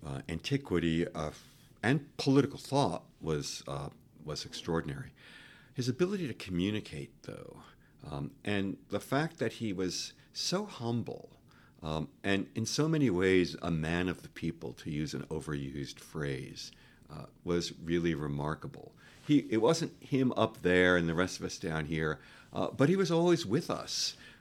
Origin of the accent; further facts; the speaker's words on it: New York City, New York, United States; I remember his mayoral campaign. I was young. I was growing up in New York City.